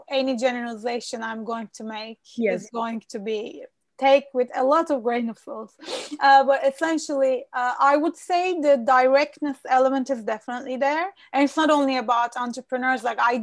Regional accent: Aegean Region, Turkey; English is a second language; I mean, I was born literally 2 kilometers away from Greece. You know, I'm from the Aegean bit of Turkey, isn't it?

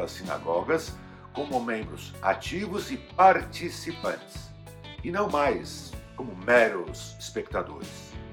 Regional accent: Santo André, São Paulo, Brazil; os adultos da minha cidade natal, Santo André

